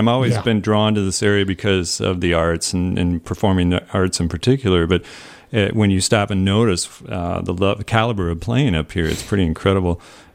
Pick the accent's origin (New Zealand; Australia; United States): United States; St. Paul, Minnesota; now in River Falls, United States; And moved to River Falls about 12 years ago or so, a nice little college community on the banks of the Kinnekinnick River.